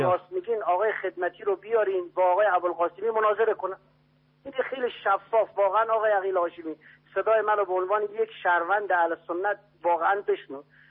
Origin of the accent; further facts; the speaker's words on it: Iran; ما همه ایرانی هستیم